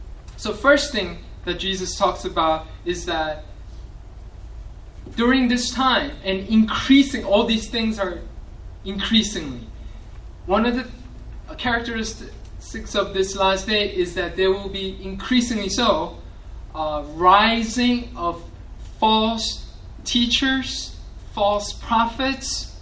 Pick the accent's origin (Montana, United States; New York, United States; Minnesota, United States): New York, United States; I grew up in New York, and there are all kinds of false teachers and false prophets.